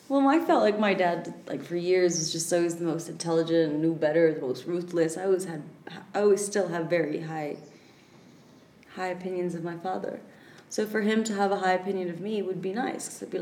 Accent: Hong Kong; also born or lived in Philippines / Australia / United Kingdom; Yeah, I was born in Hong Kong and then I did primary school in the Philippines and then secondary school back in Hong Kong and then a bit of studies in Australia.

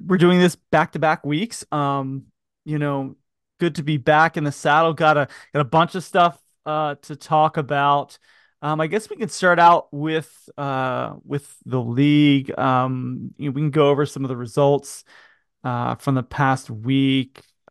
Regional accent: Florida, United States; I growing up in Florida, the rains would come literally every day at about 5 o'clock. So it's not like that here, which is nice.

